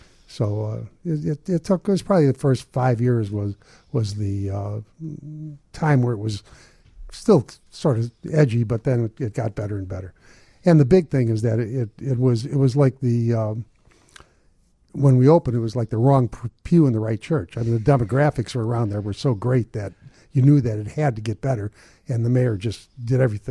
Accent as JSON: {"language": "English", "town": "Park Ridge", "region": "Illinois", "country": "United States", "tie": "born or raised there", "said": "Well, I mean, I grew up in Park Ridge, which is in Chicagoland area."}